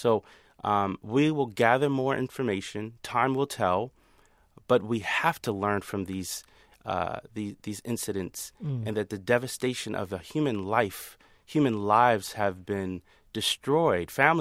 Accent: United States; I'm a third generation African American Muslim. I'm part of the indigenous community, born and raised in America

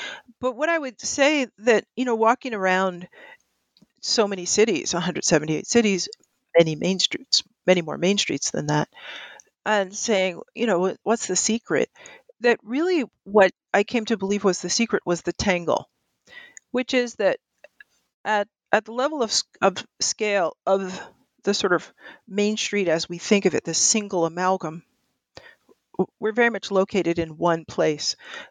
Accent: Orange, New Jersey, United States; I'm a member of the First Unitarian Universalist Church of Essex County, which is in Orange, my hometown.

